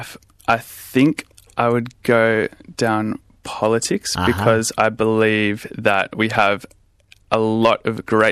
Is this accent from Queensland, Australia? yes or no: no; Melbourne, Victoria, Australia; I grew up in Box Hill, which, as you might know, is a really multicultural area of Melbourne. So even from a really young age, I was surrounded by, like, I had friends from China and India.